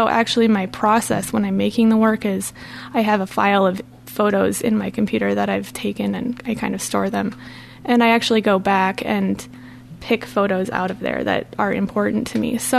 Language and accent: English; Sioux Center, Iowa, United States; In northwest Iowa, in Sioux Center. Growing up, looking across the plains